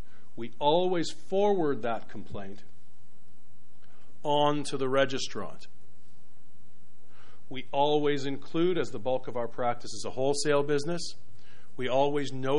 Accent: Canada; we're both Canadian, so it's okay.

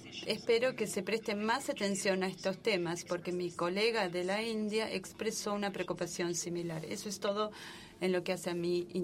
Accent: China; Spanish is a second language; vengo de China. Les pido si por favor me permiten hablar en chino para hacer mi pregunta.

